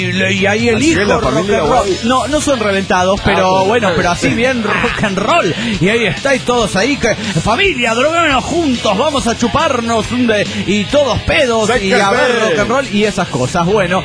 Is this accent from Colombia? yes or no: no; Mexico; accent: Mexican; now in Chile; Me ha resultado medio eficaz para mantener mi acento mexicano.